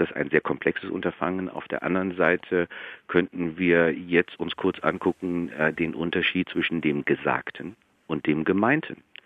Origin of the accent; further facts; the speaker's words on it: Düsseldorf, North Rhine-Westphalia, Germany; ich komme aus Düsseldorf